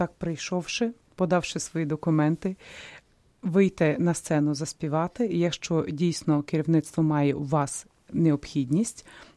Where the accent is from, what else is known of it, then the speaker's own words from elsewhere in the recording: Lviv, Lviv Oblast, Ukraine; я сама львів'янка. Народилась у Львові, там вже закінчила школу, музичне училище імені Людкєвича, по класу вокалу, теж у викладачки Тюпи Алли Іванівни.